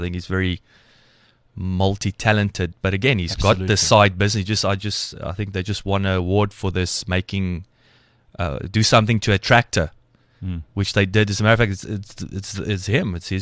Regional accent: Welkom, Free State, South Africa; I grew up in Welkom, learned to fight there.

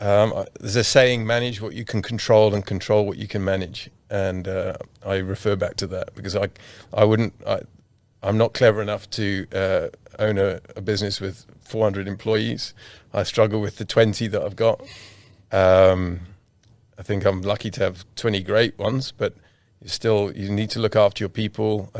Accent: South Africa; born there; I was born in South Africa.

